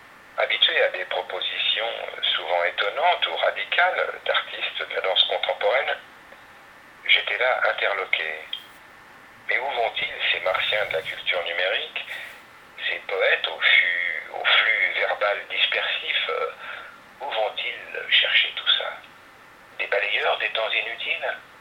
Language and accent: French; Blois, Centre-Val de Loire, France; born there; la Fondation du Doute à Blois, ma ville natale.